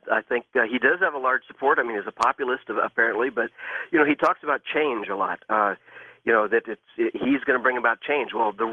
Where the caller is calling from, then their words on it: Illinois, United States; I'm calling from the Midwest.